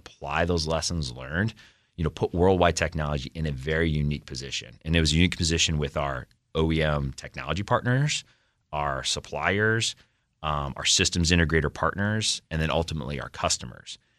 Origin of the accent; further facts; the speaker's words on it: St. Louis, Missouri, United States; moved away as an adult; you know, Midwest guy, I was born and raised in St. Louis, moved here in the district 5 years ago.